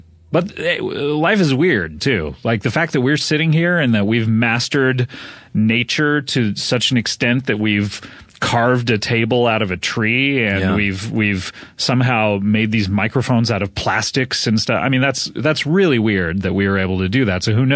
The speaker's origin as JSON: {"language": "English", "region": "California", "country": "United States", "tie": "born or raised there", "said": "Growing up in Orange County, for your listeners, it is kind of a rich pocket of California. It's a little bit south of Los Angeles"}